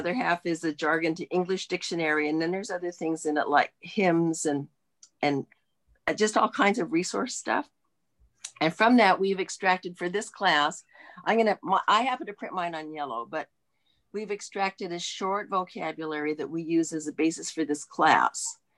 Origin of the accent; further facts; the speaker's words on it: Washington, United States; I'm from the Columbia Gorge originally. I was born in Goldendale and grew up in Klickitat County